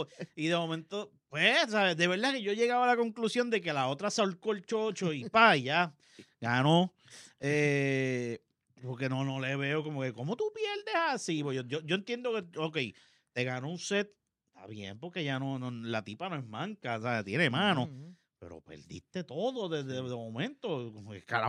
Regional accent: Puerto Rico; yo soy puertorriqueño porque nací en Puerto Rico.

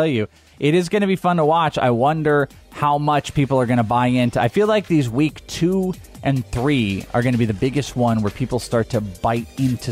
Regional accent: Wales, United Kingdom; I'm Welsh.

